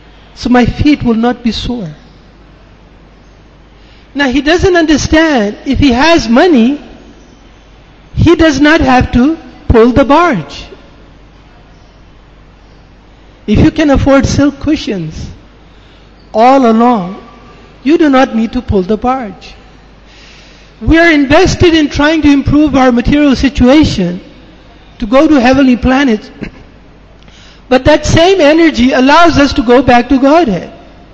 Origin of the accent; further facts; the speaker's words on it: England, United Kingdom; Now, I'm from England. So in England, in the old times, in the Victorian days, they have barges